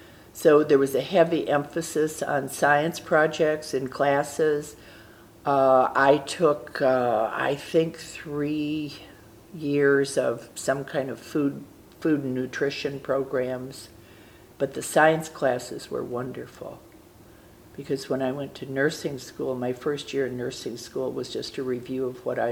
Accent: Detroit, Michigan, United States; also born or lived in Flint / Indianapolis; I was born in Flint, Michigan in 1935. Lived there until I was four. We moved to Indianapolis until I was six, and we moved to Detroit in 1941, just at the onset of the war.

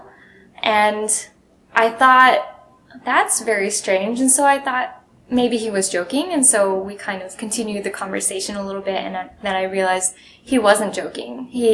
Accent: Florida, United States; also born or lived in Austin, Texas; So at some point after I was born in Austin, Texas, I moved to Florida. And so I did my high school in Florida.

